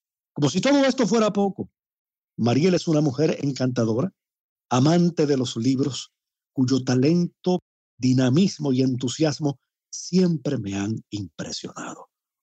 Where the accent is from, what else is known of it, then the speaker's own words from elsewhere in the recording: Cuba; a los isleños como los cubanos